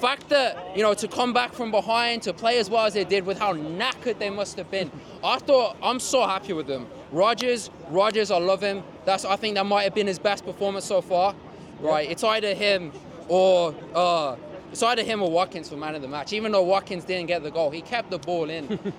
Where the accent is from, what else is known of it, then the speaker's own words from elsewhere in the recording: West Midlands, United Kingdom; now in Texas, United States; So I came over here from Texas, right? Really? You know, yeah, this is my hometown, but I'm visiting for a family wedding